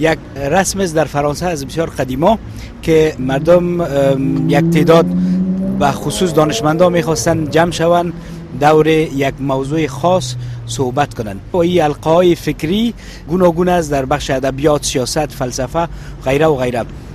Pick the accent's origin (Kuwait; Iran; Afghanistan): Afghanistan; ما به عنوان یک افغان آرزومند هستم